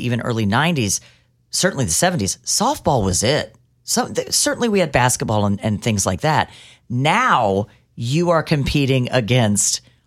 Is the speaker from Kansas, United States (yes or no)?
yes; Topeka, Kansas, United States; So when I was growing up in Topeka, we had one or two softball leagues.